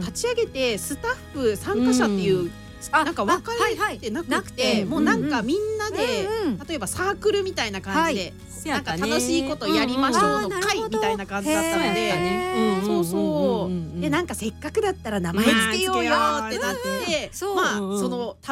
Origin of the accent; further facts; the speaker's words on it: Amakusa, Kumamoto, Japan; もともと出身は天草なんですけど、はい、まあ、外にずっと出てて、はい、でこっちに帰ってきたタイミングだったんですね、